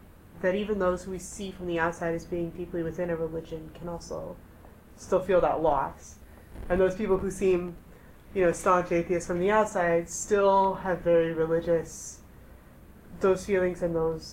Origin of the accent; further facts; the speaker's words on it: Midwest, United States; I'm from the Midwest and I come from an extremely religious family, but I'm not religious myself.